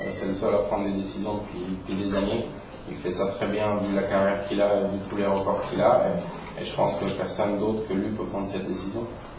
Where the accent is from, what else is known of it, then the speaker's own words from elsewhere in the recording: Switzerland; Voilà, on est de Suisse dans le top 4